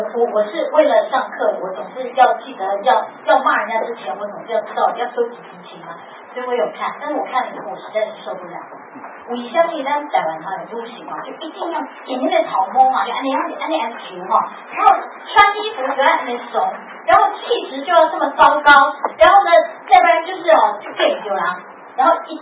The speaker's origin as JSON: {"language": "Chinese", "country": "Taiwan", "said": "如果我们台湾人跟他们一样的刻薄，那我们是不是也可以做另外一种的表现呢？"}